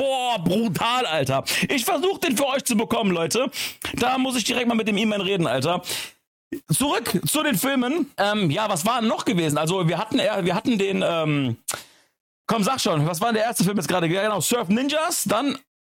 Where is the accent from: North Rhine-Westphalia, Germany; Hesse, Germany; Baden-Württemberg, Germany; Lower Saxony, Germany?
Hesse, Germany; Frankfurt; also unsere Straße, wo ich aufgewachsen bin, die hieß Ben-Gurion-Ring. Die kennt man in Frankfurt, Bonamés.